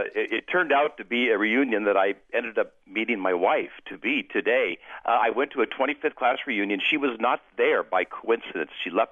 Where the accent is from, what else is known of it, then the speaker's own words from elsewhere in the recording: Astoria, Oregon, United States; Because she knew my family growing up in Astoria, Oregon, up here in the Northwest.